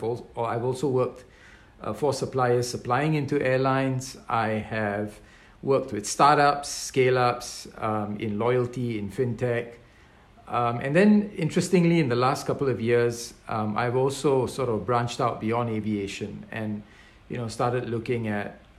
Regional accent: Singapore; But then, you know, I'm from Singapore, right?

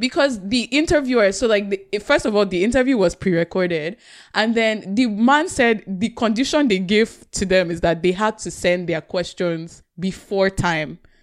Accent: Canada; I'm Canadian.

